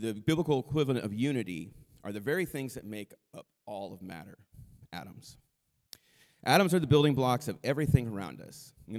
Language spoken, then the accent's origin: English; United States; As an American, I am fully aware of the abuse our quest for individuality can lead to.